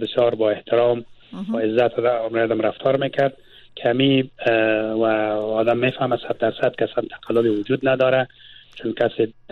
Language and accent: Persian; Mazar-i-Sharif, Balkh, Afghanistan; moved away; من از افغانستان بر آمدم، در مزار بودم اونجا زبانه.